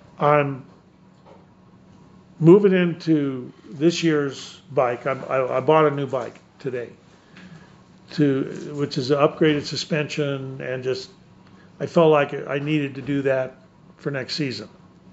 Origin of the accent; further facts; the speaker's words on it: Rifle, Colorado, United States; when they asked me to come be a guest speaker in my hometown Rifle at the airport.